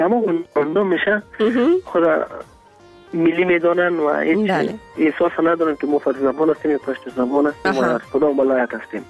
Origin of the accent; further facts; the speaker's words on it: Afghanistan; از افغانستان هستم